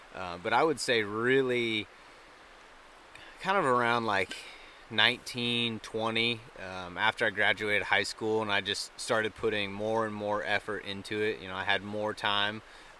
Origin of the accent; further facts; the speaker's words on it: Coeur d'Alene, Idaho, United States; born and raised in Idaho, in the northern part of Idaho around Coeur d'Alene and kind of the surrounding areas